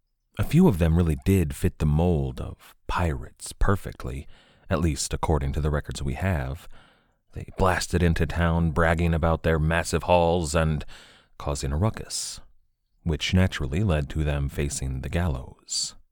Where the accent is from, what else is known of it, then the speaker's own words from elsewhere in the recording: United States; Now I say Captain Graham because I'm an American